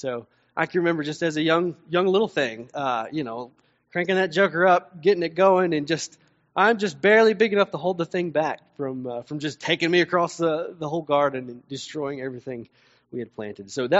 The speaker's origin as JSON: {"language": "English", "region": "Tennessee", "country": "United States", "tie": "born or raised there", "said": "Well, I grew up in Tennessee, and there my family always had a pretty massive garden."}